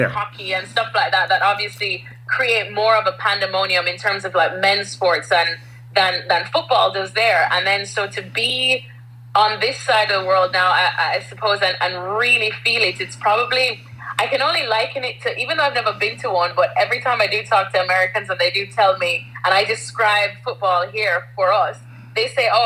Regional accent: Jamaica; growing up in Jamaica

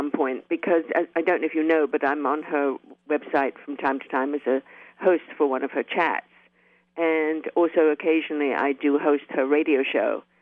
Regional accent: England, United Kingdom; moved away as an adult; now in Canada; I started off as a journalist in England and then came to Canada and was a journalist. But growing up in England

